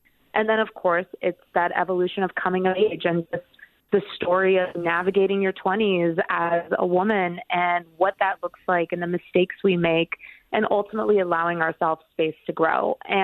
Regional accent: Bogota, Bogotá, Colombia; I'm originally from Bogota, Colombia

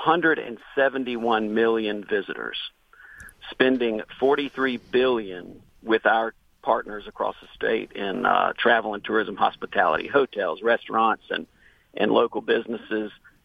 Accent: Savannah, Georgia, United States; born there; Well, I have salt water in my veins because I was born there in Savannah

